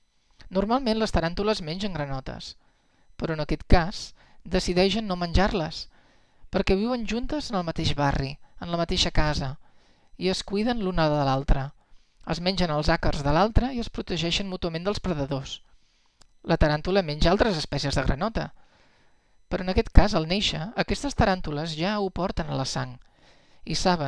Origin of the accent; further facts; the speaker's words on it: Belgium; i també a Bèlgica, d'on sóc jo